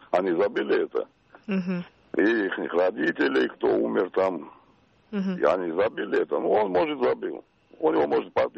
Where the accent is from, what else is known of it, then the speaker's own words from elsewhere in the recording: Georgia; now in Moscow, Russia; я грузин, звонил с Москвы.